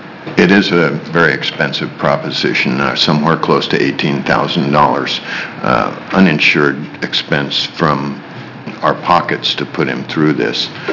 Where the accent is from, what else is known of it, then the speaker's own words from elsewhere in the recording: Troutdale, Oregon, United States; I'm here with my wife, Shirley, in the audience. We're from Troutdale, Oregon.